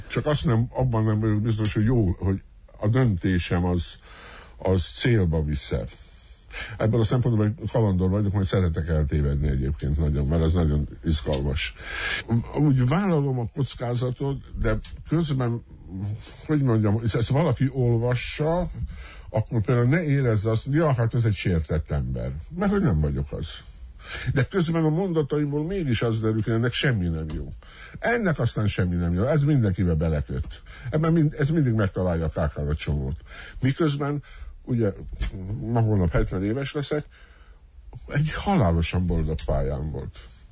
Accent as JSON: {"language": "Hungarian", "country": "Hungary", "said": "Igazi magyar emberek vagyunk."}